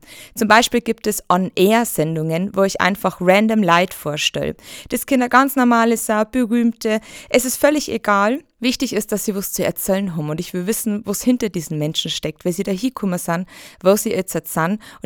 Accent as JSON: {"language": "German", "region": "Bavaria", "country": "Germany", "said": "ich komme aus der Oberpfalz, wenn man vielleicht hört"}